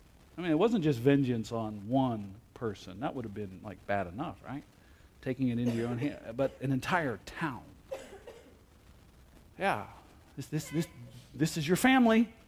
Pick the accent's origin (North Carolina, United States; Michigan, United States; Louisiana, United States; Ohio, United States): Ohio, United States; Hamilton; and I grew up in Hamilton, Ohio. A lot of immigrants from Kentucky came up in earlier years, and you know, so it influences your speech patterns.